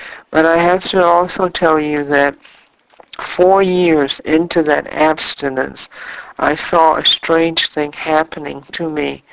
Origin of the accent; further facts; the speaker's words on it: Indiana, United States; moved away; also born or lived in Texas; We had moved down to Texas, and I am from Indiana, and I was struggling with food again.